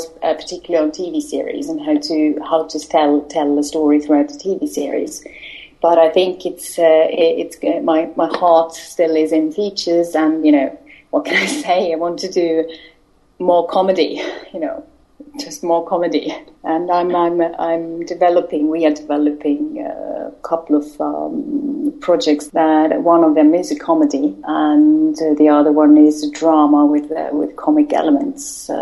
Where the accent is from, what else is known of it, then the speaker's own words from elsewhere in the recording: Estonia; I'm a producer from Estonia.